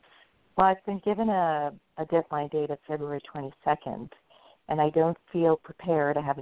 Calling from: California, United States; California as well.

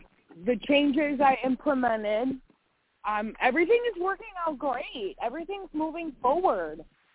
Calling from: Illinois, United States; from Illinois.

